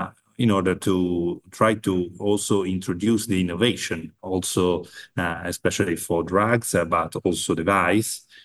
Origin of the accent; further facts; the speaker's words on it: Italy; English is a second language; from Italy.